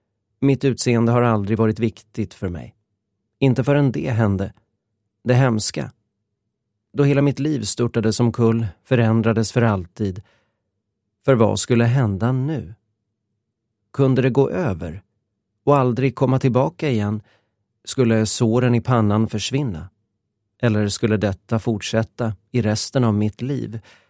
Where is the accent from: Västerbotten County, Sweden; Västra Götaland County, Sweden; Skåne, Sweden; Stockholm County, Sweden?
Västra Götaland County, Sweden; Lidköping; Jag var 17 år och gick nu på gymnasiet i min hemstad Lidköping.